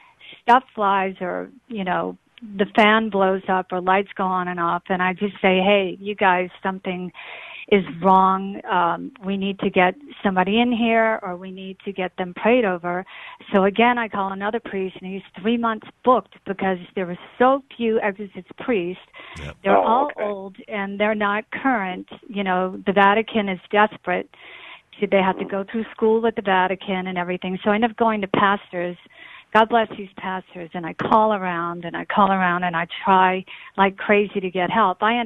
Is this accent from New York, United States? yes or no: no; New Orleans, Louisiana, United States; now in Los Angeles, United States; I got exposure to all this stuff growing up in New Orleans, which I'm telling you is the most haunted city in the country. And I was exposed to everything. So I came out to L.A.